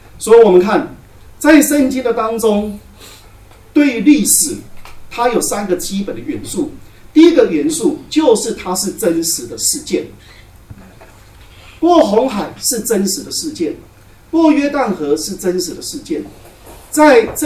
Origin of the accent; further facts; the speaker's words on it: Taiwan; 所以对我们台湾人很容易记